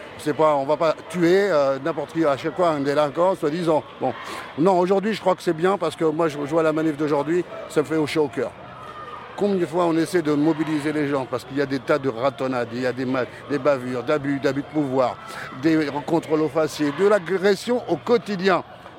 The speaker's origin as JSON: {"language": "French", "town": "Nanterre", "region": "Île-de-France", "country": "France", "tie": "born or raised there", "said": "j'ai grandi à Nanterre."}